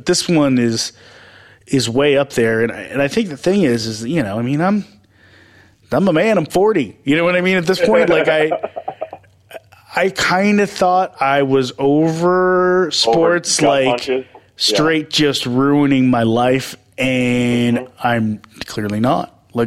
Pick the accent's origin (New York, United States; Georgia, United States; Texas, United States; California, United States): Georgia, United States; Atlanta; for those of you who don't know, I'm originally from Atlanta, big Falcons and Braves fan.